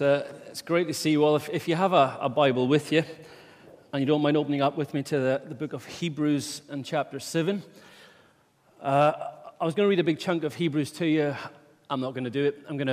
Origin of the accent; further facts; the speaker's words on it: Wick, Scotland, United Kingdom; also born or lived in England; The reason it doesn't sound proper is I went to England. They messed my accent up. I came back. So I am originally from Wick. The English have had an influence upon me.